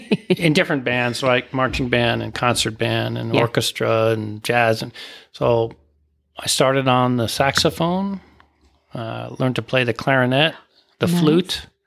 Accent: New York, United States; I grew up in New York.

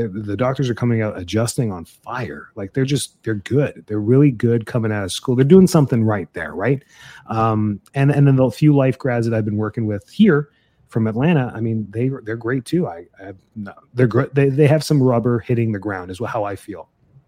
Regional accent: Canada; You know my story. I'm from Canada and now I'm here.

